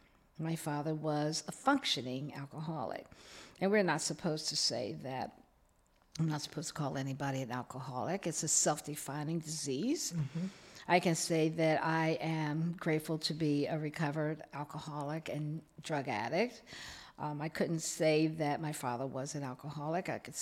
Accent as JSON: {"language": "English", "town": "Philadelphia", "region": "Pennsylvania", "country": "United States", "tie": "born or raised there", "said": "Okay, I grew up in Philadelphia, although … two brothers, two sisters, and typical family."}